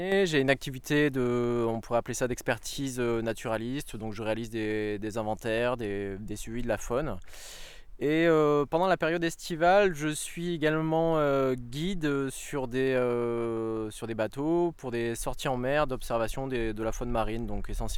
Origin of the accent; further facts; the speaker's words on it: Brittany, France; je viens de Bretagne